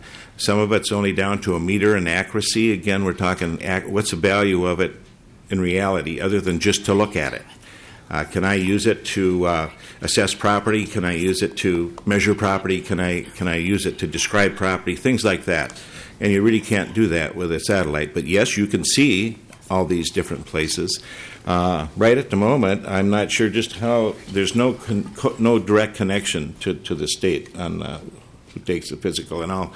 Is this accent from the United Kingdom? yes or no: yes; England, United Kingdom; I can go to my hometown in England and see it just fine.